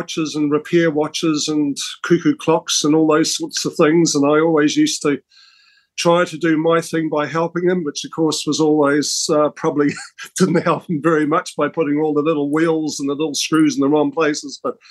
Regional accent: Invercargill, Southland, New Zealand; Born and bred in Invercargill.

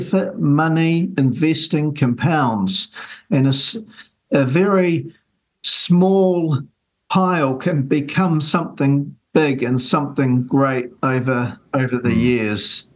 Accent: Taranaki, New Zealand; I go back to growing up in Taranaki, straightforward kids.

